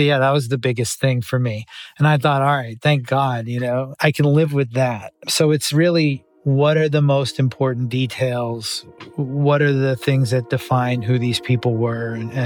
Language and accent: English; Boston, Massachusetts, United States; I loved growing up in Boston. I was always interested in, you know, trying to find a Boston story to tell.